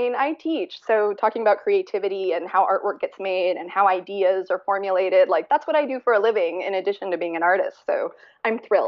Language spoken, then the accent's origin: English; Cleveland, Ohio, United States; She's back in Ohio. I grew up in Cleveland, Ohio, and she's back there.